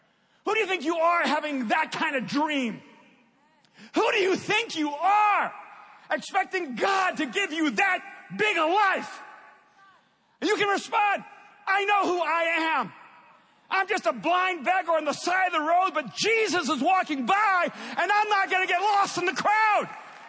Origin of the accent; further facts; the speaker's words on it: El Salvador; moved away; I didn't grow up in church. I didn't grow up in faith. I'm an immigrant from El Salvador that was so religiously confused.